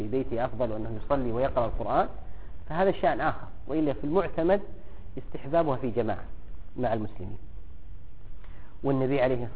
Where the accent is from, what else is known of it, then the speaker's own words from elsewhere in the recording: Egypt; وهو موجود عندنا في مصر